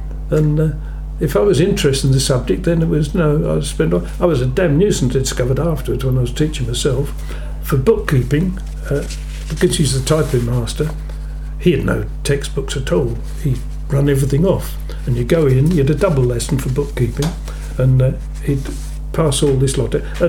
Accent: London, United Kingdom; born there; But, no, I was born in London. We were all born in London.

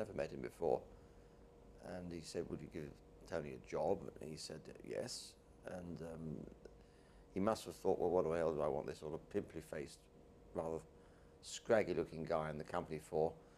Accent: London, United Kingdom; born there; I was born on January the 19th, 1928, in London.

